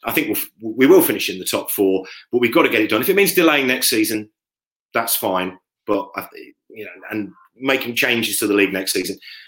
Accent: Leicester, East Midlands, United Kingdom; You know, I'm from Leicester, born in Leicester, live in Leicester.

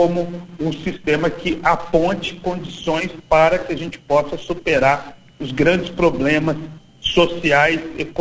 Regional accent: Belo Horizonte, Minas Gerais, Brazil; Nascido e criado em Belo Horizonte, Minas Gerais. Sou morador de uma ocupação urbana, né, na periferia da cidade de Belo Horizonte, na região do Barreiro.

